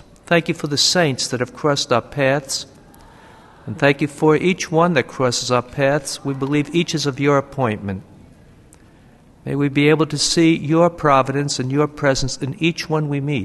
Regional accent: United States; now in Canada; I'm becoming a Canadian citizen, though they've changed all their forms. I have to start all over again. But I still know more about American history, having grown up in the United States.

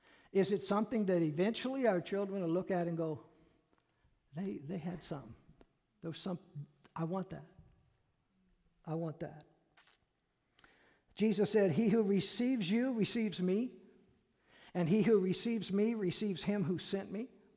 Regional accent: Peoria, United States; I grew up out in Peoria. There was still a lot of farming going on out there.

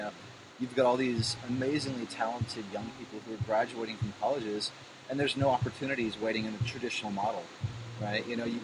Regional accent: San Diego, California, United States; San Diego, California.

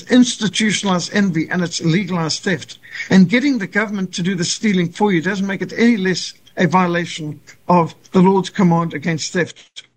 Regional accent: Zimbabwe; I grew up in Rhodesia, what today is communist Zimbabwe. And Rhodesia was a paradise back in the 70s as I was growing up there.

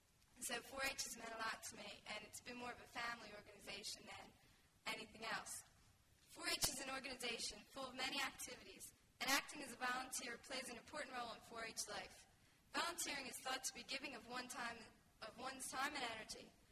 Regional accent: Wilmington, Delaware, United States; I'm from Wilmington, Delaware, and I'm a member of the Hot Anders 4-H Club.

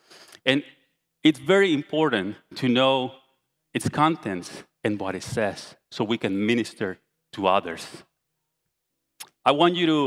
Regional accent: Guatemala; now in College Station, United States; We're from Guatemala with my wife. And when we arrived to College Station, we were coming from around 10 years of serving in a local church.

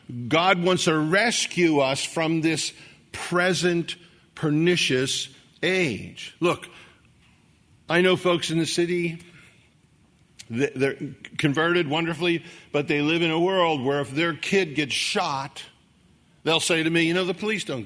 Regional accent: United States; And I'm an American and I love this country.

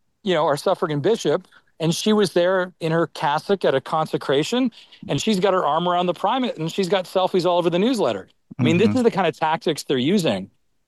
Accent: Canada; now in United States; I feel I've got authority to say this as both a Canadian and a full American now, by the way, full American citizen.

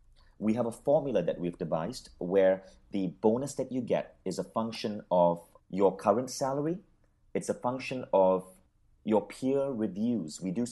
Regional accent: Michigan, United States; because I spent 4 years growing up in Michigan

